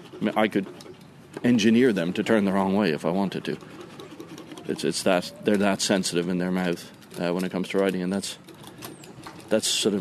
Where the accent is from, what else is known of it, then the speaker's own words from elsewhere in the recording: Ireland; Growing up in Ireland, I rode steeplechase races and all sorts of stupid shit to try and hurt myself on horses